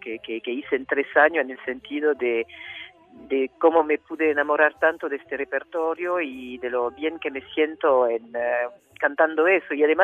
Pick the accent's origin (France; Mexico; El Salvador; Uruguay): France; Spanish is a second language; now in Argentina; la sola francesa que está en el disco soy yo, pero bueno, da la casualidad que no tengo una gota de sangre francesa